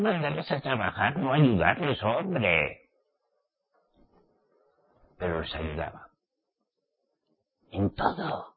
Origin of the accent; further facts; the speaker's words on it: Spain; en mi tierra, en España, no había más que la Iglesia Católica.